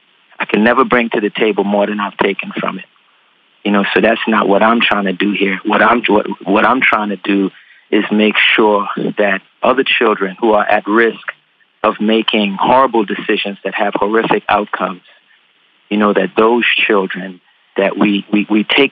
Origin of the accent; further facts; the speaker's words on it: Trinidad & Tobago; I was born in Trinidad and Tobago. You know, my mother came to America when she was 18. She had me when she was 16. She left me in Trinidad. I was age of two with a warm and loving extended family, grandparents and aunts to raise me.